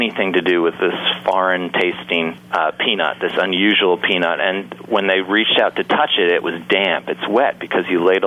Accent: Charleston, South Carolina, United States; We grew up in Charleston.

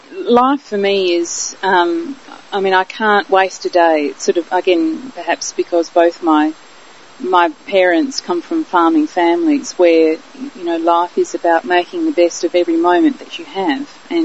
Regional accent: South Australia, Australia; growing up in the Barossa Valley in South Australia, where it was settled by German Lutheran migrants

